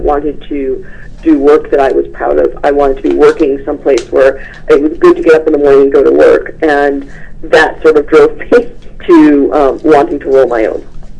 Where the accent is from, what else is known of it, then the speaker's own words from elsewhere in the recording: Michigan, United States; now in Silicon Valley, United States; since I've come out to Silicon Valley, because I'm from Michigan originally